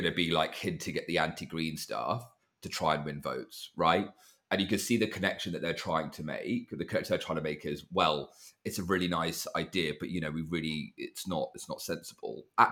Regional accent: United Kingdom; Well, look, I'm a British Indian, right?

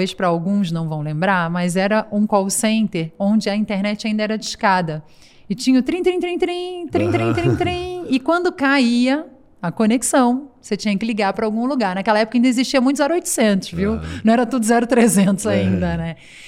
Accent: Rio de Janeiro, Brazil; Então, eu sou carioca.

